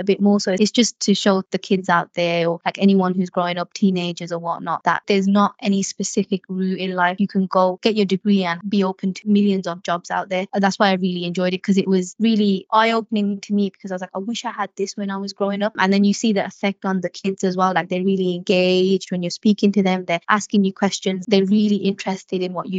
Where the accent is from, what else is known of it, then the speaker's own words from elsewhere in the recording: Birmingham, West Midlands, United Kingdom; I work in Coventry, but I'm also from Birmingham